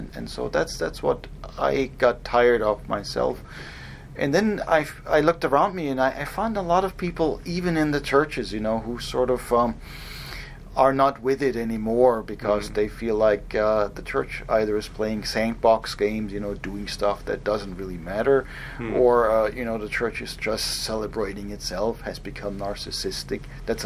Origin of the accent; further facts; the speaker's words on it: Germany; now in United States; this reminds me of growing up in Germany, you know, a few decades ago